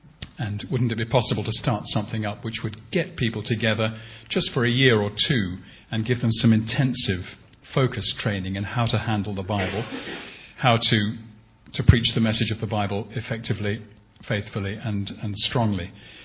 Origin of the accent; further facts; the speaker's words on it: England, United Kingdom; I'm English myself, but I've been graciously received by the Scots.